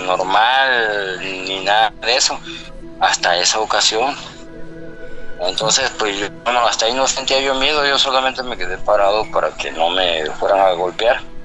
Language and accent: Spanish; Villahermosa, Tabasco, Mexico; Yo soy de Villahermosa, Tabasco.